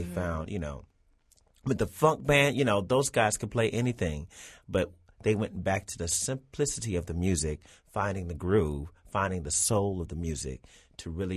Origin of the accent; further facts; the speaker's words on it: Gary, Indiana, United States; I keep going back to … maybe because I'm from Gary, Indiana.